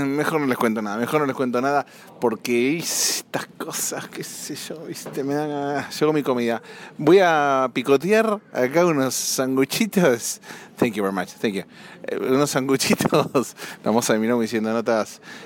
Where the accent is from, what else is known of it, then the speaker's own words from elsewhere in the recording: Argentina; soy argentino, papá.